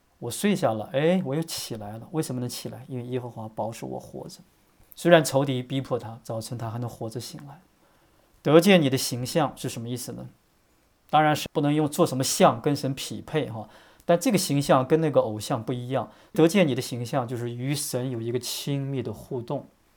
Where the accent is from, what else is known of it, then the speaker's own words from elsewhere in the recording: China; 这个很像我们中国人哈，我们都是养儿防老，我们都是望子成龙